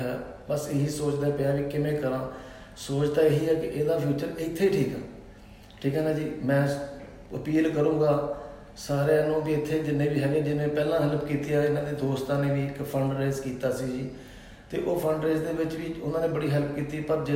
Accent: Ludhiana, Punjab, India; ਮੈਂ ਲੁਧਿਆਣੇ ਹਾਂ ਜੀ, ਮੈਂ ਲੁਧਿਆਣੇ ਤੋਂ ਬਿਲੋਂਗ ਕਰਦਾ ਜੀ

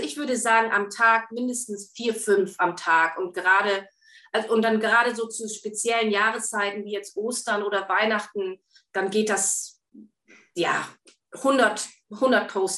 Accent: Lower Saxony, Germany; ich komme selber aus dem Norden. Ich komme aus dem Osnabrücker Land.

